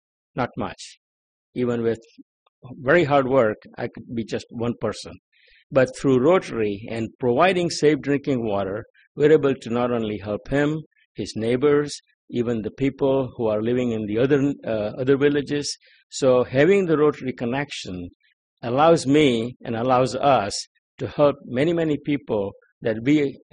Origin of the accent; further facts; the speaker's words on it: India; when I grew up in India, I used to do similar thing, helping my uncle.